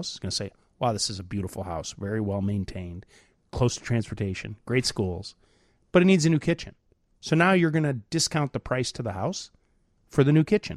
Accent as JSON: {"language": "English", "town": "Chicago", "region": "Illinois", "country": "United States", "said": "And I'm from Chicago. So, I mean, I just sort of show up and I keep my head down and I do my thing and I leave."}